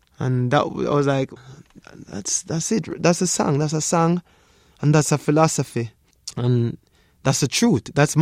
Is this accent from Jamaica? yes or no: yes; Jamaica; Yeah, I'm from Jamaica. Love is my religion.